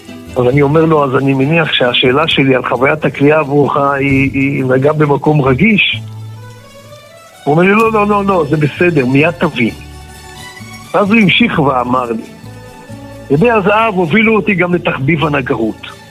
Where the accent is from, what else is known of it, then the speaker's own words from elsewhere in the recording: Central District, Israel; גרנו בכפר ערבי נטוש ליד תל אביב, שלימים הפך להיות עיירת עולים, בליל של שפות ומנהגים. ובניגוד למשפחות של חברים שלי, הוריי היו ותיקים בארץ, אז אצלנו בבית דיברו עברית וקראו ספרים.